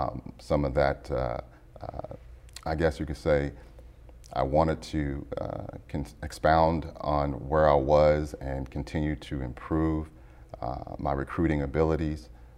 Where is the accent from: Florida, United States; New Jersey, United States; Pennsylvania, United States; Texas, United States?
Texas, United States; Waco; I'm originally from Waco, Texas. I graduated from Baylor University in 1996.